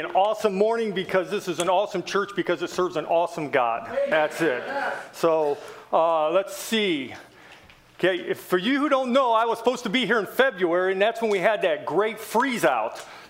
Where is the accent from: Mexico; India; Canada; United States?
United States; Tallmadge, Ohio; I am still a Midwest boy. I am still an Akron boy. And I'm still from Talmadge, Ohio. This is my home, and I have been praying for years for Akron to have a revival.